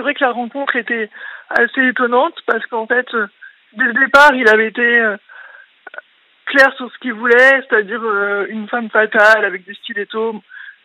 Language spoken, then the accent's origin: French; Paris, Île-de-France, France; Je viens de Paris et j'ai 33 ans.